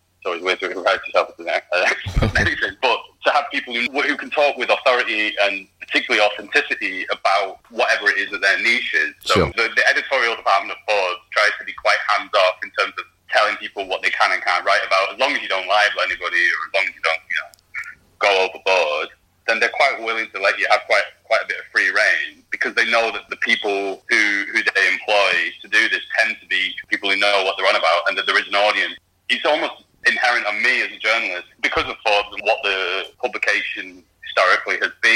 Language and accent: English; Rochdale, North West England, United Kingdom; I mean, God knows I'm from Rochdale, which is one of the most deprived towns in the UK.